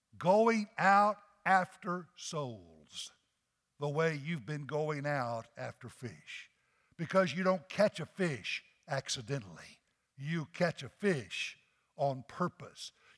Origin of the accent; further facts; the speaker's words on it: New Orleans, Louisiana, United States; Now, I'm from New Orleans, and in New Orleans, one of our favorite things to have for lunch is a po' boy sandwich.